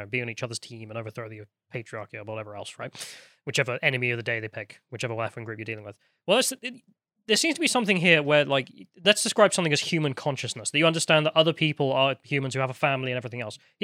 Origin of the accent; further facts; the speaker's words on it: United States; That's right, I'm an American.